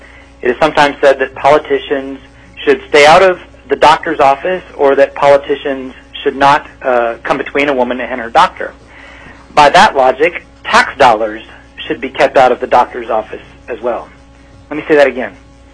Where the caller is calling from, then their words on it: Anchorage, Alaska, United States; I'm calling from Anchorage.